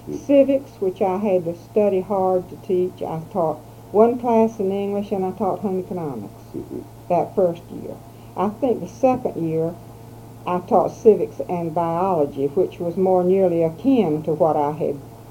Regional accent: Oriental, North Carolina, United States; born there; I was born in Oriental, North Carolina, down on the coast.

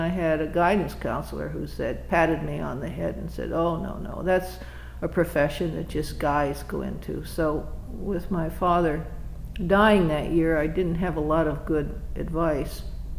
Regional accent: Florida, United States; also born or lived in Pennsylvania; Well, I was born in Pennsylvania and raised practically in Florida because my father was a high school principal and we were there every summer and Christmas.

